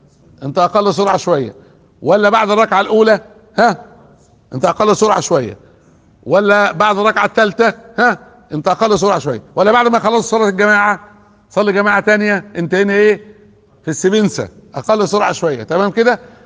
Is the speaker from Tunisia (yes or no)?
no; Port Said, Port Said Governorate, Egypt; كنت بقول لهم كده بورسعيد، انا بورسعيدي اصلا